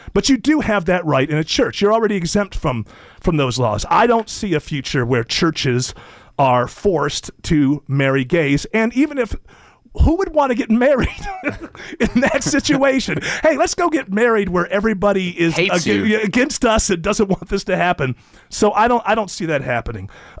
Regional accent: United States; I'm an American who respects those that disagree with him.

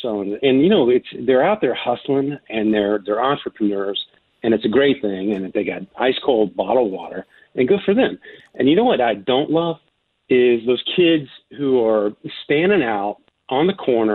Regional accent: Orlando, Florida, United States; By the way, I just want to say that I remember Squeegee Man, and I grew up in Orlando, Florida.

